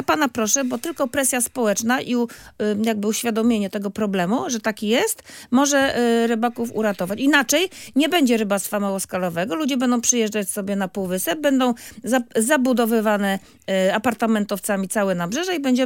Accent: Gdynia, Pomeranian Voivodeship, Poland; No jesteśmy stąd.

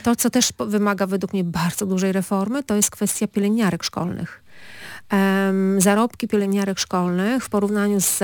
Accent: Gdańsk, Pomeranian Voivodeship, Poland; Bo my wszyscy jesteśmy stąd, jesteśmy z Gdańska

